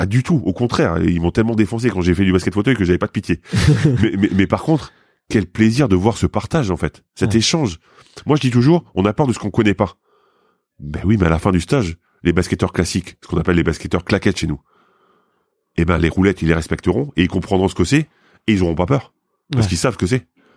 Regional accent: Grand Est, France; parce que je suis lorrain et encore une fois, j'avais envie de revenir

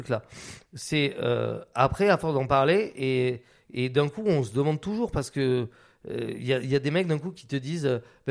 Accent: Biarritz, Nouvelle-Aquitaine, France; moi, en fait, j'ai grandi donc, à Biarritz

